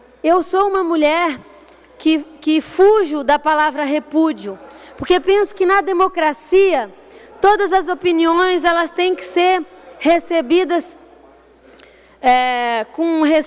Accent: Brazil; Este sim é um ato que merece o nosso repúdio enquanto brasileiros. Eu senti vergonha de ver o meu país

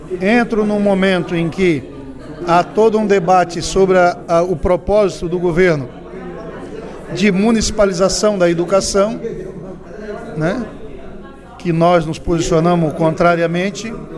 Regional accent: Gravatal, Santa Catarina, Brazil; born there; que a minha terra natal é Gravatal. Né, portanto, eu pretendo começar por lá, meus pais ainda moram lá

